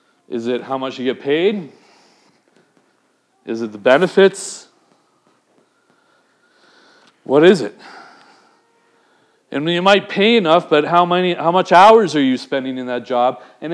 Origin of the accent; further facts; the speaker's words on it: Surrey, British Columbia, Canada; So I decided that I'm from Surrey, and I heard that they needed a bunch of berry pickers out in White Rock.